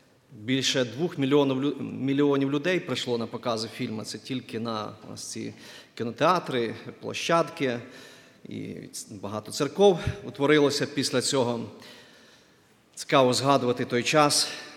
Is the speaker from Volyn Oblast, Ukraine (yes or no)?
no; Chernihiv Oblast, Ukraine; Я родом із Чернігівської області, крайньої півночі України.